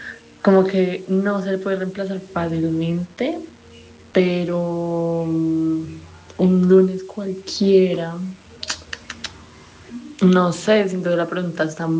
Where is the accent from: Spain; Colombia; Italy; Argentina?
Colombia; Primero porque soy colombiana y después porque ya nos toca mundial.